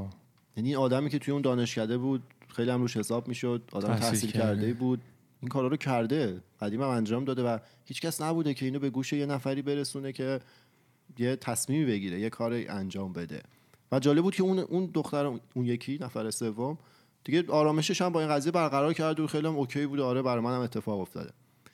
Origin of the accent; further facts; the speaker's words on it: Iran; چون خودمون فرهنگ ایرانی داریم و تو ایران بزرگ شدیم